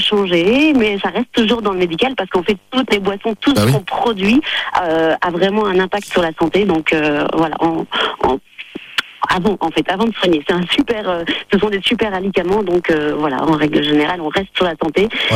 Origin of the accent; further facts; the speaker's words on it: Belgium; now in France; Pas du tout, moi je suis belge.